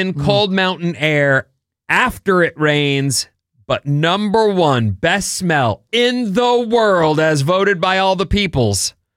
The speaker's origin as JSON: {"language": "English", "region": "California", "country": "United States", "tie": "born or raised there", "also_born_or_lived": "Oregon", "said": "I lived in Oregon where it rained a lot. I'm native Californian where it doesn't rain a lot, usually."}